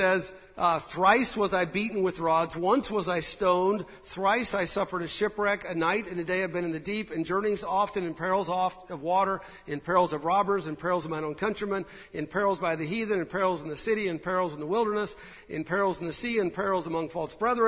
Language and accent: English; Idaho, United States; I was raised in Idaho, so I've ridden horses a little bit.